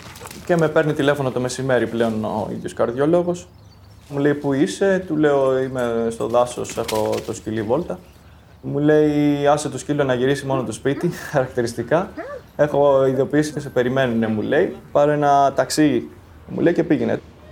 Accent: Athens, Attica, Greece; born there; Γεννήθηκα στην Αθήνα και στα 18 έφυγα για να σπουδάσω στην Ακαδημία Εμπειρικού Ναυτικού.

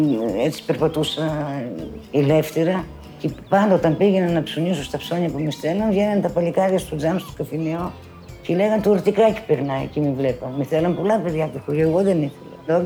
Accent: Thasos, East Macedonia and Thrace, Greece; Γεννήθηκα στη Θάσο το 1951. Το χωριό μου λέει Τιμαριές.

